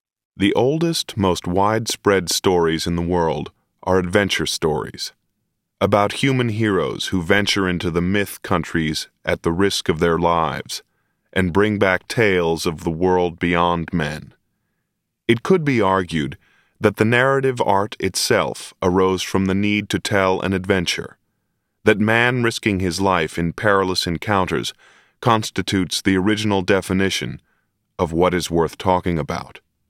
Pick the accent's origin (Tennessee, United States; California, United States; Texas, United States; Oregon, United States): Oregon, United States; Corvallis; I was a fairly ordinary kid growing up in Corvallis, Oregon.